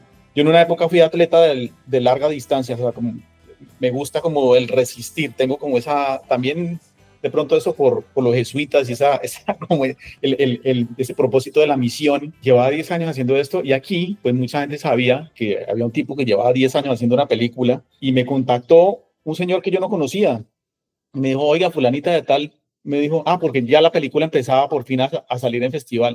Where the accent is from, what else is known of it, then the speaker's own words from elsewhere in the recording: Bucaramanga, Santander, Colombia; yo soy de Bucaramanga.